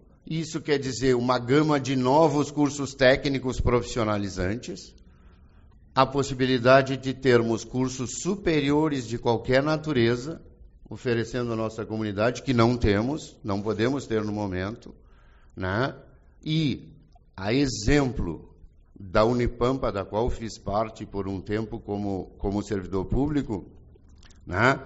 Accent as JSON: {"language": "Portuguese", "town": "Uruguaiana", "region": "Rio Grande do Sul", "country": "Brazil", "said": "Eu sou uruguaienense, nasci em Uruguaiana, me orgulho da comunidade onde vivo"}